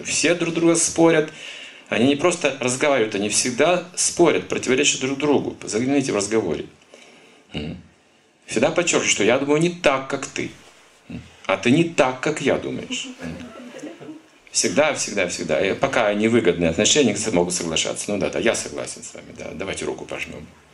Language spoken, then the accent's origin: Russian; Kazakhstan; Мы из Казахстана, а кто будет завидовать?